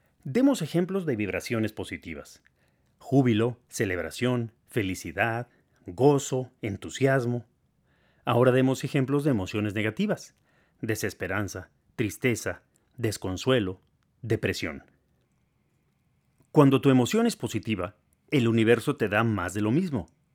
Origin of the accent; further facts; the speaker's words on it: Mexico; En México, de donde yo soy, una de las expresiones más comunes